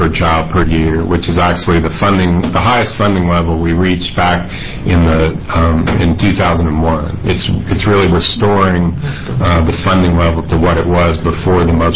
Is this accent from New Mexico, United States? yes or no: no; Texas, United States; accent: Texan; If that's where you're wondering about my accent, I'm a escaped Texan.